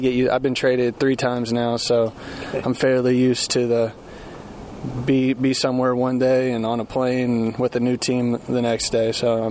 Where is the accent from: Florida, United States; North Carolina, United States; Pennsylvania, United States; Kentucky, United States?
Kentucky, United States; I grew up right there in Kentucky, so it was always a dream to go to Kentucky.